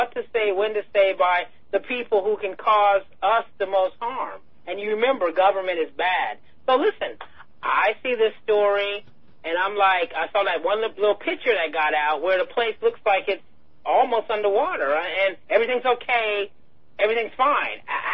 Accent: United States; I mean, I was mortified as an American, first of all.

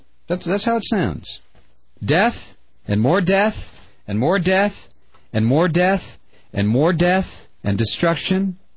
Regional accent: San Diego, California, United States; 31 of these young people all came from the same base, my hometown of San Diego.

